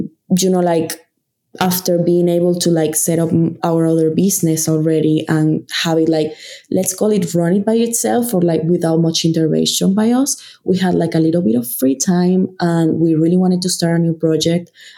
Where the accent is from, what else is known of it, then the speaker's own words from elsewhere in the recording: Venezuela; now in United States; I'm Latino myself. I'm from Venezuela.